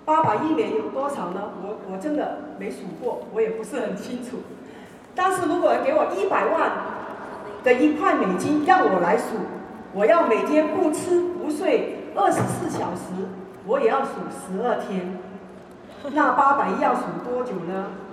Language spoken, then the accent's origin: Chinese; Toronto, Ontario, Canada; 我来自加拿大多伦多。